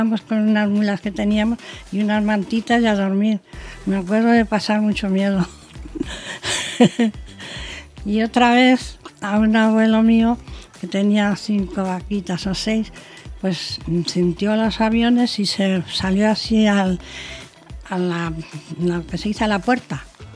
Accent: Galapagar, Community of Madrid, Spain; yo nací en el 1930 y en Galapagar. Y fuimos 9 hermanos.

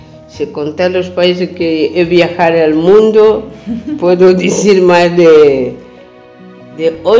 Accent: Angola; moved away as an adult; now in Spain; tengo la edad de 60 años, soy de Angola y estoy aquí a casi día 14 de marzo, de mayo tengo 18 años en España.

